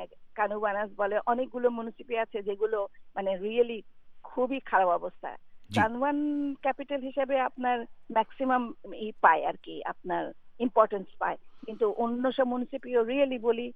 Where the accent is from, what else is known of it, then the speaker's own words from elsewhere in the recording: Dhaka, Dhaka Division, Bangladesh; moved away; আমরা তো বড় হয়েছি সত্যিকারের ফ্লাড ঢাকায় বাংলাদেশে যারা জন্মেছি